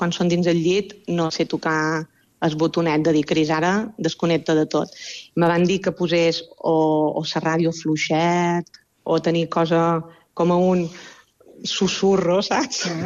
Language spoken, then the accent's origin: Catalan; Balearic Islands, Spain; som menorquina.